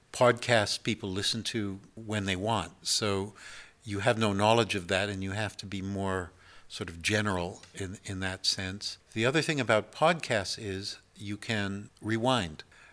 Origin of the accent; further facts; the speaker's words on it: Canada; now in France; I'm Canadian. I'm also American in the U.S. sense, because Canadian is also America.